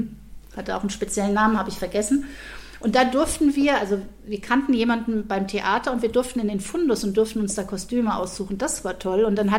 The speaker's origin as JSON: {"language": "German", "region": "Lower Saxony", "country": "Germany", "said": "wir kommen ja eigentlich aus Niedersachsen."}